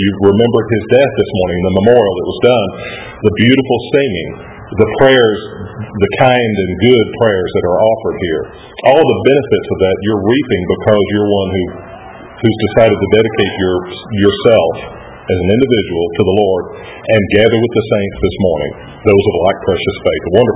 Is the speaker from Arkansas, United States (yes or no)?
no; Texas, United States; I'd brag, being Texan, I'd have to brag about it.